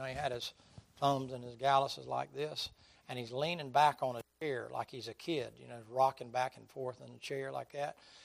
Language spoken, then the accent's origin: English; the South, United States; I said, I was raised in the South.